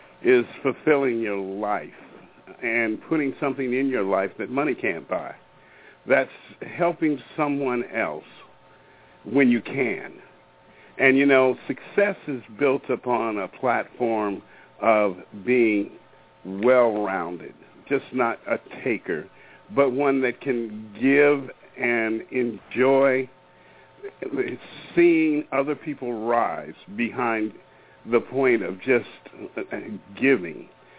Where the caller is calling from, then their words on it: Washington, United States; I'm calling in from Washington State